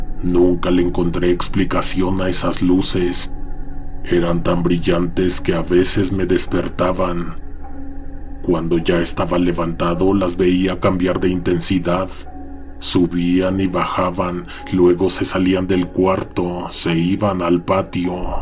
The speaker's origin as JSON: {"language": "Spanish", "region": "Puebla", "country": "Mexico", "tie": "born or raised there", "also_born_or_lived": "Oaxaca, Mexico", "said": "nací y crecí en Puebla."}